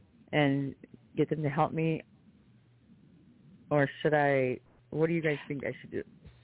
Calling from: Texas, United States; in Texas.

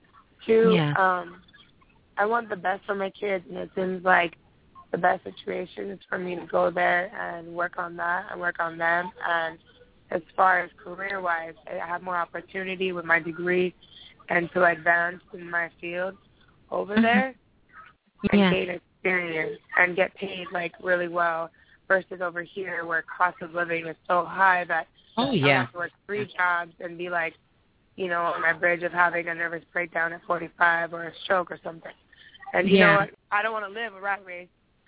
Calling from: Honolulu, Hawaii, United States; Honolulu, Hawaii.

